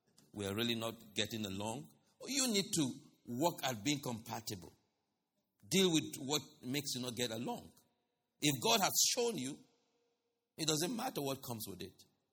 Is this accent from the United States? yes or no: no; Nigeria; I'm originally from Nigeria.